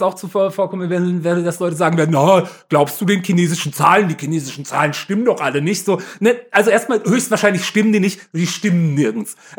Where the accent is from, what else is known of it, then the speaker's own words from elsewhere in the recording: Southern Germany, Germany; ich sage China, ich komme aus Süddeutschland.